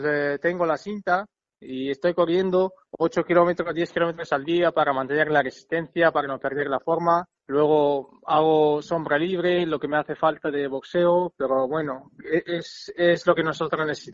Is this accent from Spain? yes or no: no; Kyrgyzstan; born there; first language Kyrgyz; Spanish is a second language; Yo hablo kirguiso, es mi lengua donde yo nací, de mi país. Pero yo de raza soy uzbeko. Entonces, yo hablo kirguiso, uzbeko, turco, ruso, inglés y español.